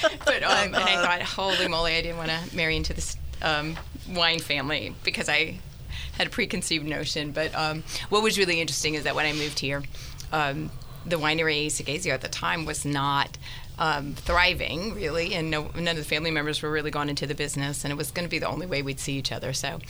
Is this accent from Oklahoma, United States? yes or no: no; New Orleans, Louisiana, United States; You know, I grew up in New Orleans, and so so my family is sort of the it's Cajun